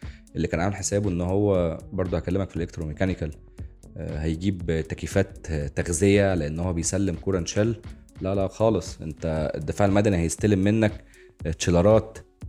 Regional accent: Egypt; الانترست ريت دلوقتي عندنا في مصر

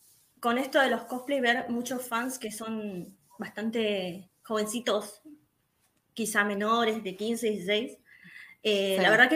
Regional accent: Quilmes, Buenos Aires Province, Argentina; Sí, de Quilmes.

